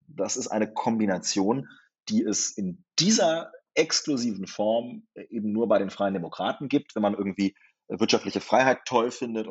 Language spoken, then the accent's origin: German; Lower Saxony, Germany; ich war 13 und ich bin auf dem Dorf aufgewachsen in Niedersachsen.